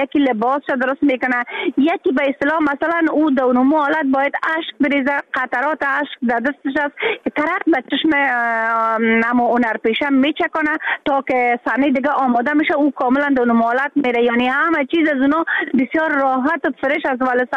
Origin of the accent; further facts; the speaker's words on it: Afghanistan; ما در بیرون از افغانستان هستم